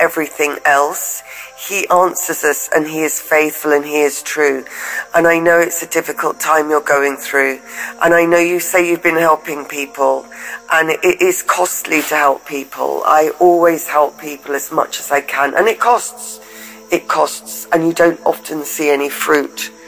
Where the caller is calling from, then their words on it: Spain; I'm calling from Spain.